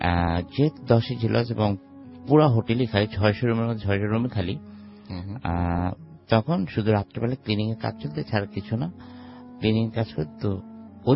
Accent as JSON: {"language": "Bangla", "town": "Uttara", "region": "Dhaka Division", "country": "Bangladesh", "said": "Thank you Rasel ভাই … উত্তরা থেকে।"}